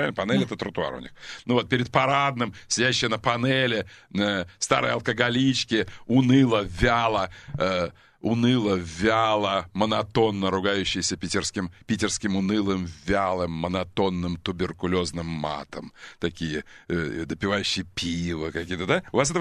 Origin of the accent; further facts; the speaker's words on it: Taitorka, Irkutsk Oblast, Russia; Я там жил просто. Да, Тайторка. Тайторка, моя родная деревня.